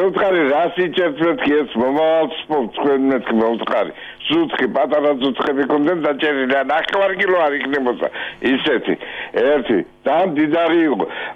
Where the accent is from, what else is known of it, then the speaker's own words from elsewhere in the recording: Western Georgia, Georgia; მე წარმოშობით დასავლეთიდან ვარ